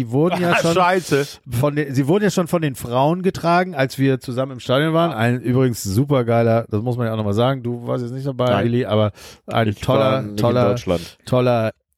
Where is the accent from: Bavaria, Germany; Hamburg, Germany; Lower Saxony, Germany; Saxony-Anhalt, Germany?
Hamburg, Germany; wieso rede ich eigentlich so? Ich komme aus Hamburg.